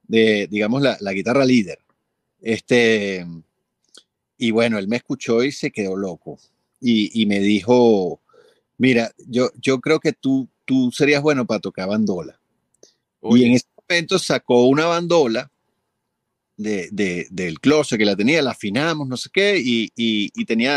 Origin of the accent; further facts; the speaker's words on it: Venezuela; yo me considero profundamente venezolano, o sea, no tengo nada que no sea venezolano.